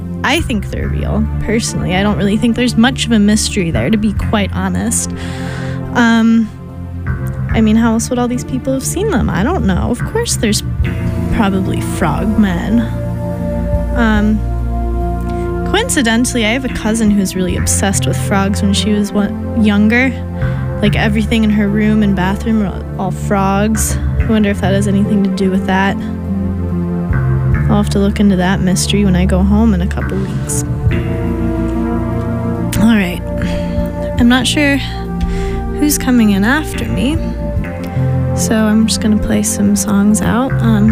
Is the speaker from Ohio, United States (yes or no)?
yes; Ohio, United States; So I'm from Ohio, thus the name of my regular show, which is Sweet Corn. There's a lot of corn around where I live.